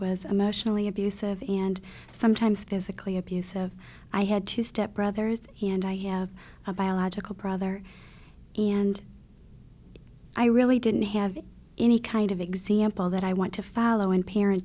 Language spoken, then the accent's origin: English; Indiana, United States; I'm from Northern Indiana.